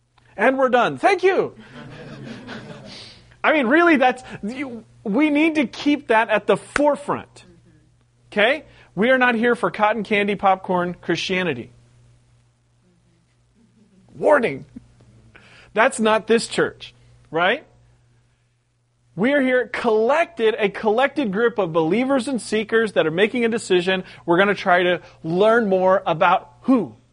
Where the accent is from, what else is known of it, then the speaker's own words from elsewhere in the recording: West Coast, United States; I sound like everyone on TV because I'm from the West Coast.